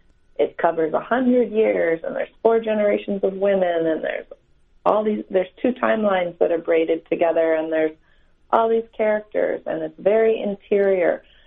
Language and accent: English; Newport Beach, California, United States; I'm from Newport Beach, California, so I'm kind of from where you are.